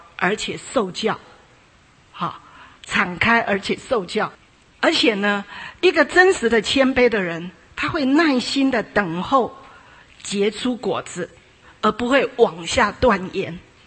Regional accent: China; now in United States; 特别我们中国人很有这种观念，乖就是一板一眼就叫乖，其实不见得。那我们来到美国发现很多都这样

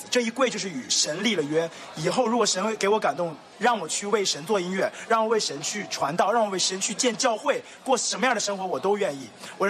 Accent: New York, United States; 我来自纽约，

